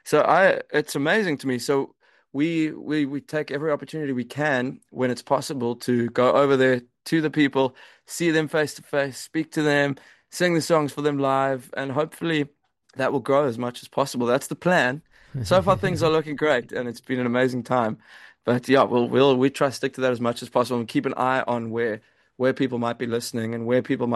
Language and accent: English; South Africa; But then, because we're both from South Africa, we wanted to be back home.